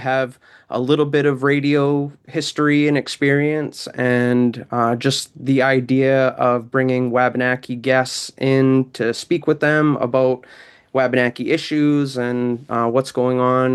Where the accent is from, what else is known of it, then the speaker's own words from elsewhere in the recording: Maine, United States; I am from the Penobscot Nation, but I have family in Zibayeg and Tobik, New Brunswick.